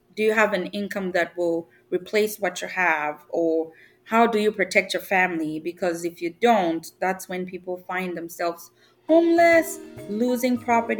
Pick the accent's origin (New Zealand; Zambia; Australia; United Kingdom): Zambia; Kitwe, Copperbelt; also born or lived in Mufulira; So I was born in Kitwe, Zambia, and I spent half of my childhood there, and then I moved to Muflira